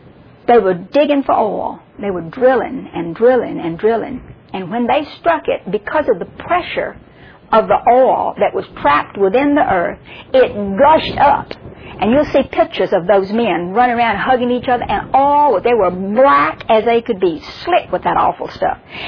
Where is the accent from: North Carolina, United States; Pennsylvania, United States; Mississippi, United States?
Mississippi, United States; Because I'm from Mississippi. When we pour out, we pour out.